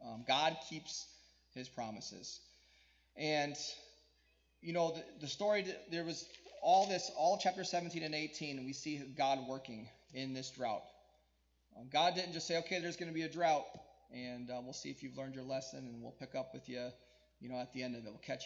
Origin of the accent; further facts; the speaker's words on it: Connecticut, United States; I grew up in Connecticut, and there's lots of hills, and you can't see very far.